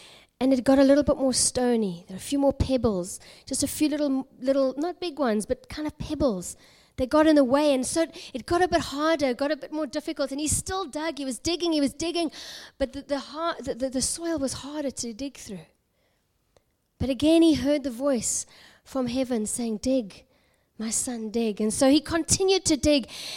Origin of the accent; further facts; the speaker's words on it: South Africa; And I come from South Africa. They mine gold and diamonds.